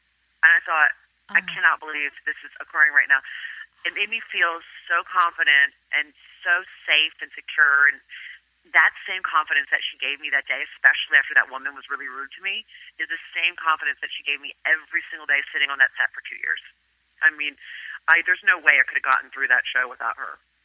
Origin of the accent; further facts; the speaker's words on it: United States; just because we're growing up in America. They wanted to make sure that we spoke the language, that we knew where we were from, that we still had a connection with Greece.